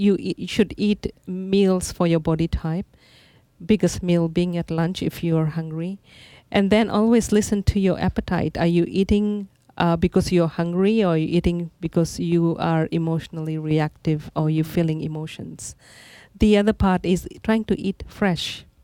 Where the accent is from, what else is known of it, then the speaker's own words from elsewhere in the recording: Fiji; growing up in Fiji Islands, we did not have a refrigerator in our house